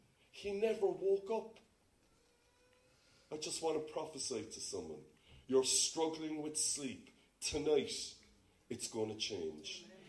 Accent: Cork, Munster, Ireland; I'm a Corkonian because I come from Cork.

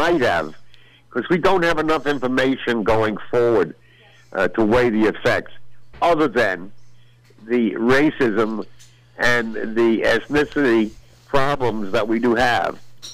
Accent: New York, United States; I saw it in the Navy, which was some time ago, the prejudice against me as a New Yorker

